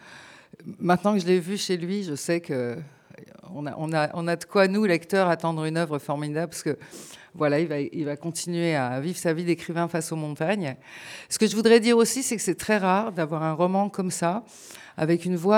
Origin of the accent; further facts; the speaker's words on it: Vauvert, Occitanie, France; je viens de Vauvert, où la maison d'édition Au Diable Vauvert est installée.